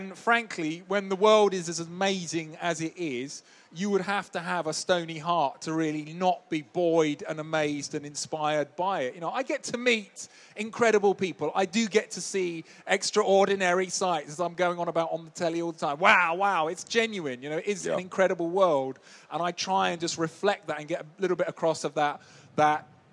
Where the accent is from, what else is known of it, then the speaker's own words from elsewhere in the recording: London, United Kingdom; I was a kid from London